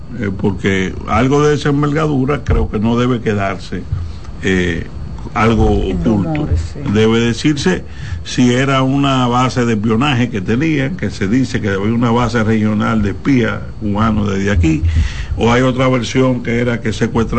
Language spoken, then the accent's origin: Spanish; Dominican Republic; el mismo derecho que tenemos los dominicanos de expresarnos, de ser libres